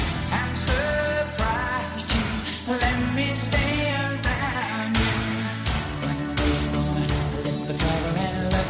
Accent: Valencia, Valencian Community, Spain; also born or lived in Santander; now in Málaga, Spain; vengo de Valencia, bueno. Después me fui a Santander, ahora estoy en Málaga y viví en uno de, digamos, estaba en Sedavillo viviendo en ese momento.

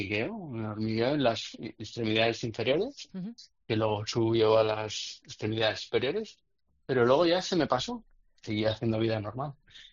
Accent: Madrid, Community of Madrid, Spain; now in Zaragoza, Spain; Sí, o sea, es como estamos aquí en Zaragoza. Yo soy de Madrid

